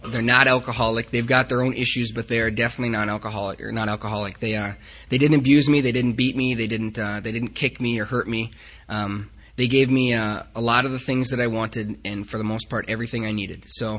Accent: Ackley, Iowa, United States; also born or lived in Minot, North Dakota; So I was born in Minot, North Dakota, and now we're talking. That's what I'm talking about. I quickly moved to Ackley, Iowa, where I spent the first 10 years of my life. I grew up on a farm.

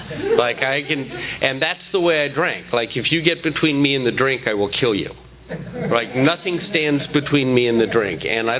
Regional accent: San Fernando Valley, California, United States; I grew up in the San Fernando Valley. That didn't cause my alcoholism. I came from normal parents.

